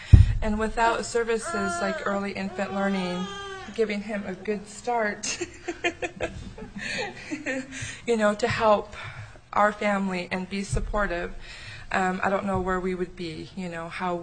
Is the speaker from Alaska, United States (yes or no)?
yes; Metlakatla, Alaska, United States; this is my son, Aaron, and we are from Metlakatla, and thank you for meeting with us today.